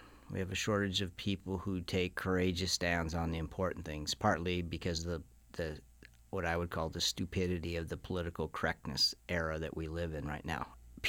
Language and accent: English; Great Falls, Montana, United States; now in Billings, United States; And I live in Billings now. I grew up in Great Falls. Both my wife and I are from Great Falls.